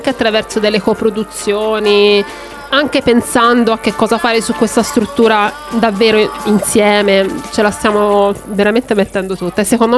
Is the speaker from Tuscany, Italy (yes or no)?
yes; Livorno, Tuscany, Italy; io vengo dalla Toscana, da Livorno